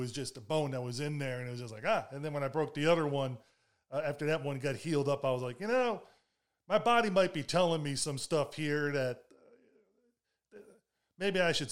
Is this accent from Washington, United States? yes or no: no; Baltimore, Maryland, United States; and I grew up in Baltimore City.